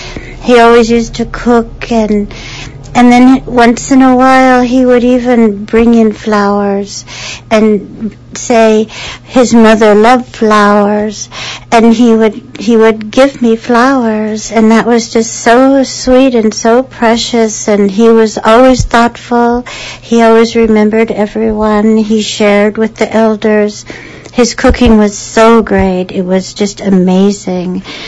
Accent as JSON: {"language": "English", "town": "Portland", "region": "Oregon", "country": "United States", "said": "I'm originally from Portland, Oregon."}